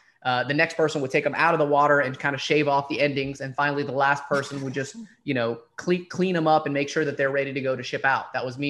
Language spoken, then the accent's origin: English; Dalton, Georgia, United States; We grew up in Dalton, Georgia, so we would pray in a mosque that was literally in the hood.